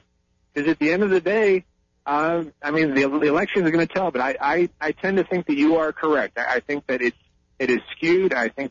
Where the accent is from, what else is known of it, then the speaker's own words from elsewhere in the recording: Ohio, United States; I mean, we're from Ohio, and everyone was saying Ohio was going to go Democrat. And I have a lot of business in the rural parts of Ohio.